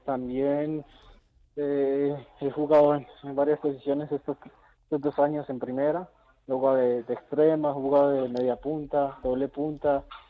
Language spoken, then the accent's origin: Spanish; Colombia; moved away as an adult; now in Huesca, Spain; Salí también a los 18 de Colombia aquí a Huesca